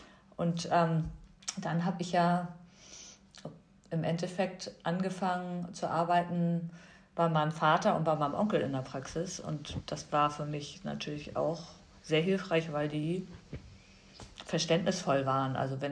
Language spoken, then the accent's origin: German; Hamburg, Germany; Ich bin in Hamburg aufgewachsen, ich habe in Hamburg studiert und Hamburg war so mein Ort. Und jetzt sollte ich nach London ziehen